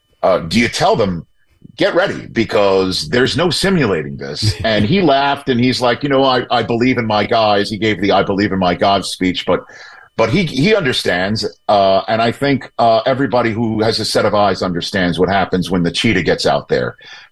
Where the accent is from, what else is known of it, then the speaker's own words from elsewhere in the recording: Staten Island, New York, United States; And, you know, he also is from Staten Island, my hometown, and also a hometown of your wife's